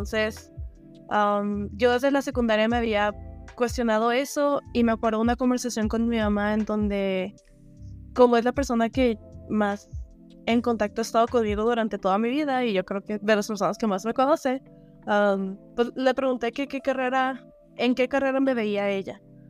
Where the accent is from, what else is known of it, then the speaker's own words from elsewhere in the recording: Ciudad Juárez, Chihuahua, Mexico; vengo de Ciudad Juárez, es una ciudad completamente industrial